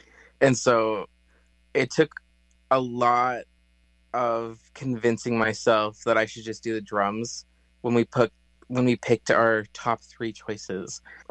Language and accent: English; Ontario, Canada; I am from Treaty 3. I'm Ojibwe. I come from the Wolf Clan.